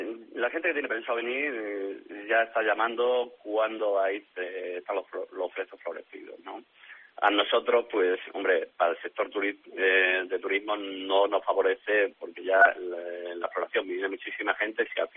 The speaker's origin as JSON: {"language": "Spanish", "town": "Rebollar", "region": "Extremadura", "country": "Spain", "tie": "born or raised there", "said": "el domingo tenemos la segunda ruta BTT de Cerezo en Flor en Rebollar, mi pueblo, que el año pasado tuvo muchísimo éxito"}